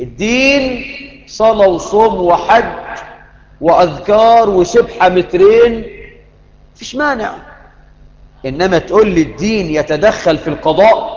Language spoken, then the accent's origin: Arabic; Egypt